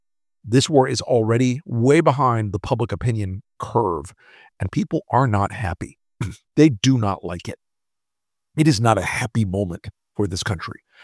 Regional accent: Tampa, Florida, United States; In Tampa, my hometown, this is a state Senate race that I was a consultant for years ago.

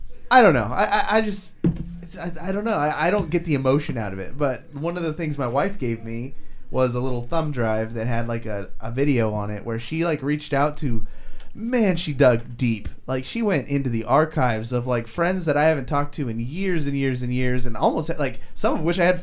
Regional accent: California, United States; I mean, we're from California.

